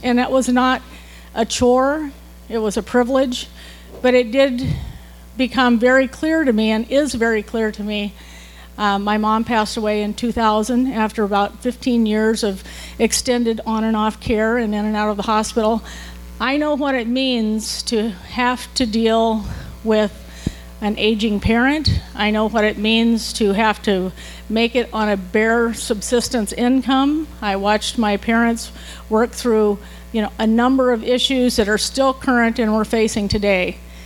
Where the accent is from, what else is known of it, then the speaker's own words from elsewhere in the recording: Talkeetna, Alaska, United States; and I grew up in Talkeetna. I'm the last of a family of 12.